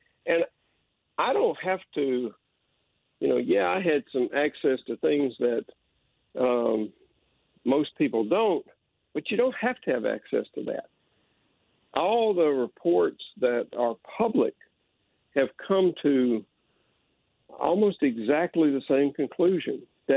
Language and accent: English; United States; and that deeply, deeply disturbs me as an American